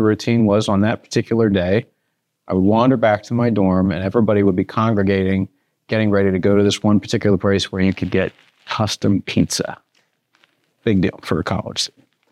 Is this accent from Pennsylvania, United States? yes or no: yes; Philadelphia, Pennsylvania, United States; I grew up in Pennsylvania, as you know, but I didn't grow up here. We're in the state capital of Harrisburg. I grew up in the Philadelphia area and pretty, you know, I think normal family.